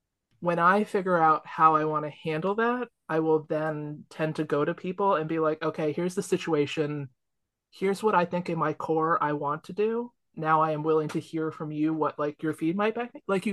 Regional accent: New Jersey, United States; We're from Jersey. Come on.

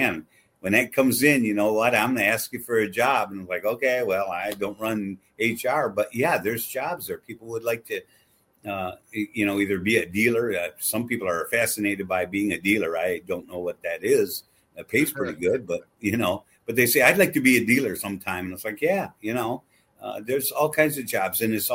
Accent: Muskegon, Michigan, United States; because I'm a Muskegon guy. You know, I still live in Muskegon.

